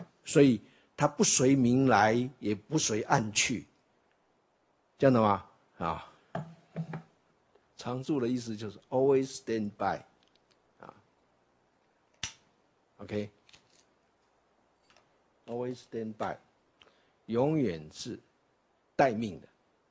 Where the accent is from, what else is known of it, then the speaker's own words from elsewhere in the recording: Taiwan; 那个是我们台湾人发明的这个外国中文这样的啊